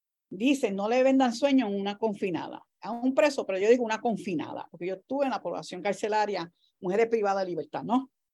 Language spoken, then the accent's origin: Spanish; Puerto Rico; siendo yo puertorriqueña